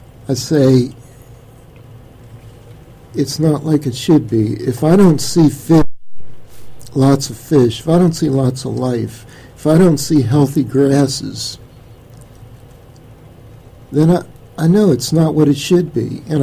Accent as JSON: {"language": "English", "region": "Florida", "country": "United States", "tie": "born or raised there", "said": "When I was a kid, and this goes back a ways, I grew up in Florida, and my dad used to take us to go swimming in crystal clear rivers."}